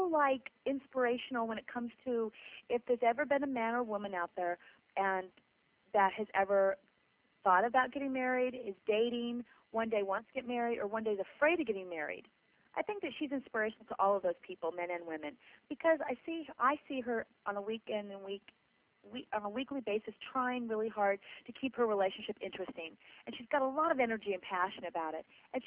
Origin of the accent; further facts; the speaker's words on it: Garden Grove, California, United States; born there; Okay, I was born in Orange County.